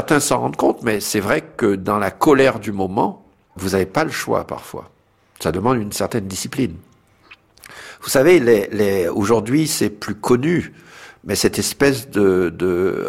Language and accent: French; Brooklyn, New York, United States; À Brooklyn, je suis entouré de Noirs.